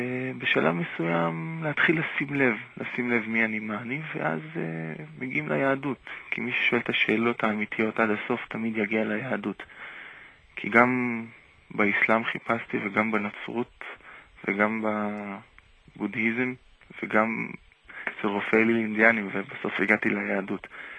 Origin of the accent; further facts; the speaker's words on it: Kiryat Motzkin, Haifa District, Israel; צברית, טיפוסית, אבל בלי הרבה רוח יהודית. גדלתי בקריית מוצקין.